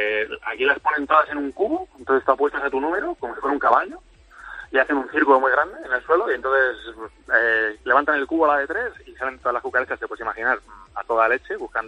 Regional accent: Alpedrete, Community of Madrid, Spain; De Madrid, bueno, de un pueblo de Madrid, Alpedrete.

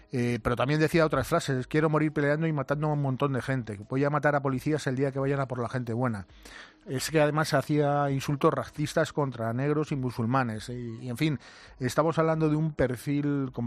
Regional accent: Spain; Lo que realmente somos los españoles.

